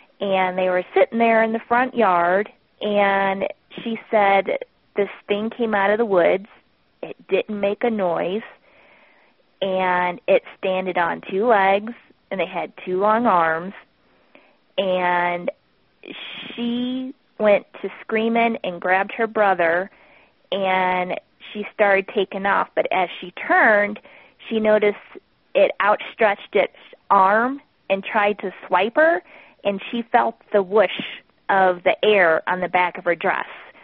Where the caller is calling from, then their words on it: Colorado, United States; I am calling from Colorado.